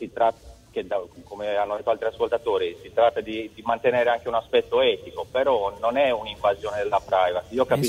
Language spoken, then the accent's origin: Italian; Montepulciano, Tuscany, Italy; Sono di Montepulciano, Siena.